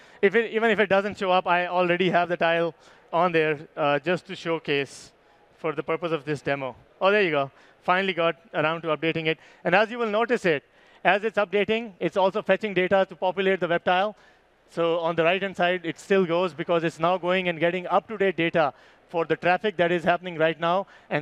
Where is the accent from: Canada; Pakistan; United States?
Pakistan; I personally, because I'm from Pakistan